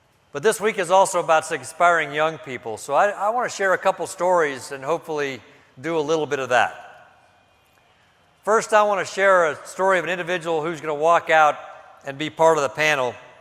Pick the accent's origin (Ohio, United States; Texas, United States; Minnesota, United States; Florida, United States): Texas, United States; Or as they say in my home state of Texas, howdy.